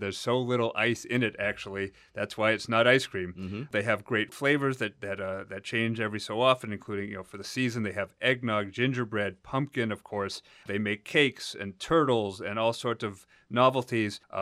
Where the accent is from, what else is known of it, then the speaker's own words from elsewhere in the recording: Needham, Massachusetts, United States; But I've found a place in my hometown of Needham.